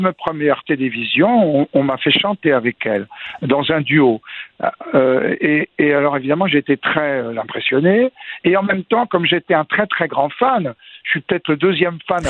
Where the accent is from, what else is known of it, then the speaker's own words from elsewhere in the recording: France; Oh, bah pas quand on est français.